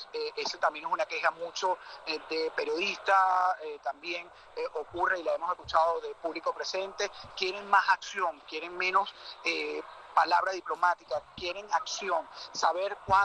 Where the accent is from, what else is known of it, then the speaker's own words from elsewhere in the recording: Venezuela; moved away; nosotros como venezolanos, como diáspora